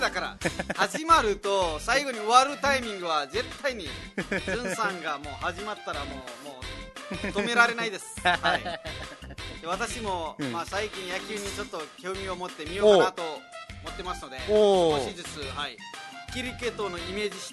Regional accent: Nepal; ナマステ、ネパールから来ました

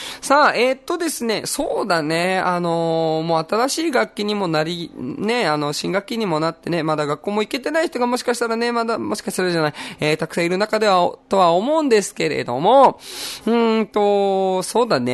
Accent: Aichi, Japan; moved away as an adult; now in Okinawa, Japan; 出身はですね、愛知県ですね。沖縄はそのもうバンドを結成したその年なんですけれども、10年前に来ました。本籍もね移しました、こっちにね、30歳の時に

